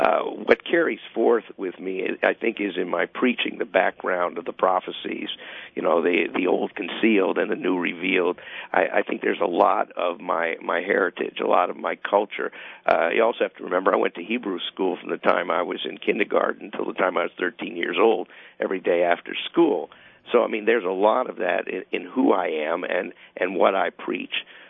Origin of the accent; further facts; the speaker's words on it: the South, United States; You're not going to understand the discrimination I grew up with in the South